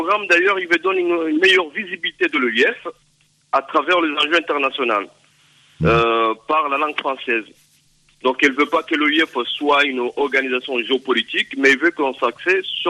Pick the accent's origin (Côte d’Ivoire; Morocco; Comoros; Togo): Comoros; now in Nice, France; Exactement, je suis comorien, j'habite sur Nice.